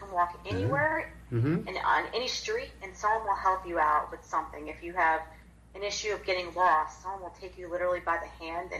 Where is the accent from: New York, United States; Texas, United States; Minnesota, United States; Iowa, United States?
New York, United States; I'm from New York.